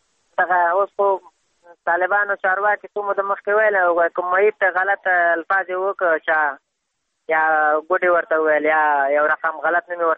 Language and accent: Pashto; Afghanistan; موږ هم د افغانستان بچیان یو، د افغانستان معلولین یو